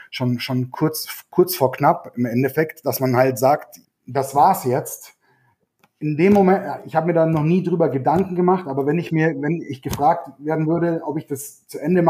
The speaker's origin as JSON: {"language": "German", "town": "Kaufbeuren", "region": "Bavaria", "country": "Germany", "said": "Ich bin Kaufbeurer"}